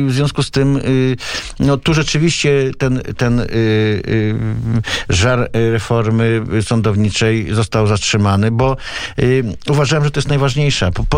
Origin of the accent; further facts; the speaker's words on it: Warsaw, Masovian Voivodeship, Poland; jestem warszawiakiem z krwi i kości, z dziada pradziada